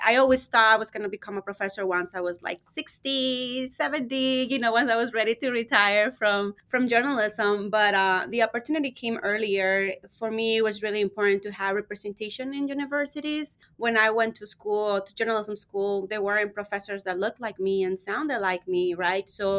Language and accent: English; Sonora, Mexico; now in Tucson, United States; And so I'm born and raised in Sonora, Mexico.